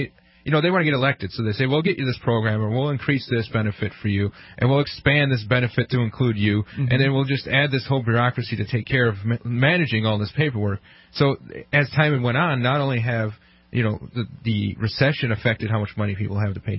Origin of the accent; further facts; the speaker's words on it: Milwaukee, Wisconsin, United States; Yes, I'm from Wisconsin. I'm from Milwaukee originally.